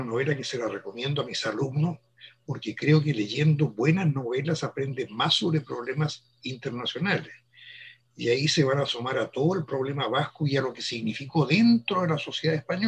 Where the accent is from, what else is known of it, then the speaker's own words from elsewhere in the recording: Chile; Ahí tenemos temas muy grandes con respecto a nuestro ser como chilenos.